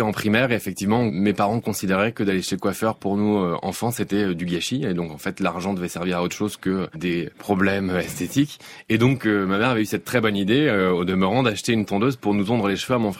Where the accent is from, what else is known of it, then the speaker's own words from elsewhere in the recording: Hauts-de-France, France; accent: Nord; Je viens du Nord, moi j'en avais aussi un originalement.